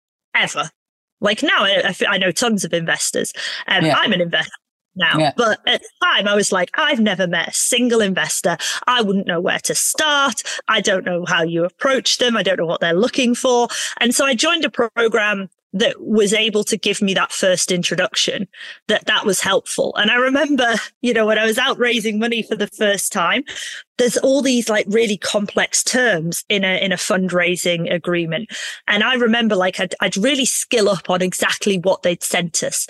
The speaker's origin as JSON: {"language": "English", "town": "Darlington", "region": "North East England", "country": "United Kingdom", "tie": "born or raised there", "said": "because I have friends in my hometown of Darlington"}